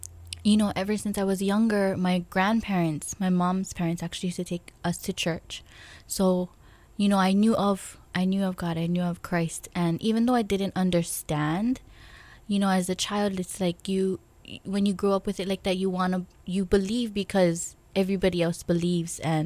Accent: Kaneohe, Hawaii, United States; I grew up on island of Oahu in Hawaii, mainly on the Kaneohe side, windward side.

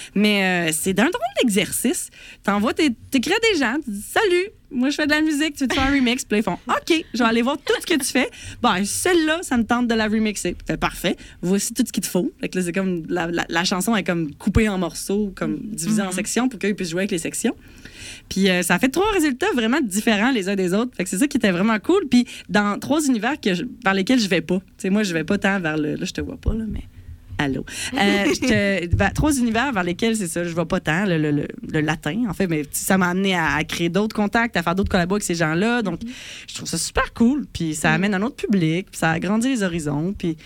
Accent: Quebec, Canada; je vais faire du trad parce que je suis québécois.

